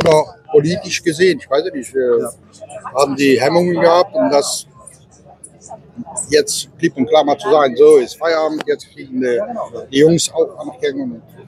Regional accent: Brussels, Belgium; now in Netherlands; Wir werden auch als Belgier auch eingeladen in England, die Veteranen aus Brüssel, wo ich auch eigentlich von bin. Ich bin zwar in Holland, aber macht nichts aus.

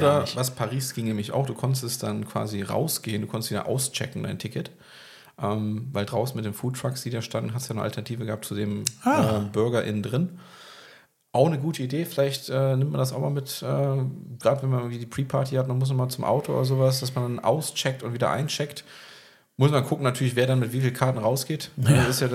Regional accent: Berlin, Germany; ich bin Berliner

